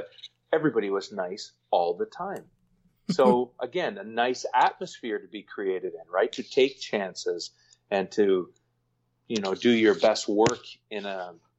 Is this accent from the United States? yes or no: no; Canada; You're American. I'm Canadian.